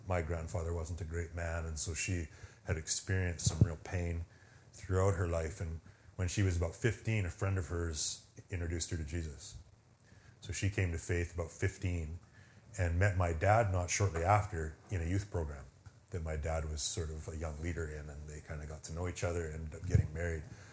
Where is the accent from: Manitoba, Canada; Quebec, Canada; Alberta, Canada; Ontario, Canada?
Alberta, Canada; Calgary; born there; I was born in Calgary, and my parents were both Christians